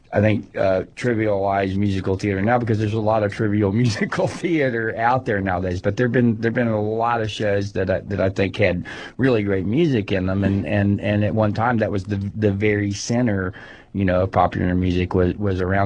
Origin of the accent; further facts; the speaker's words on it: San Antonio, Texas, United States; because I'm from San Antonio.